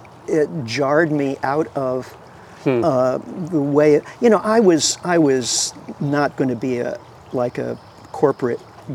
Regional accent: Midwest, United States; as a kid growing up in the Midwest in the 1950s and 60s, abundance was everywhere.

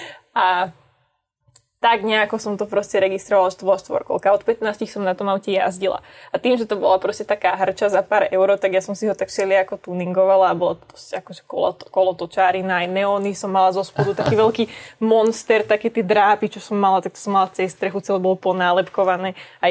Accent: Poland; som Poľka, môj otec je Poliak, teda ja som taká na poli Poľka vlastne.

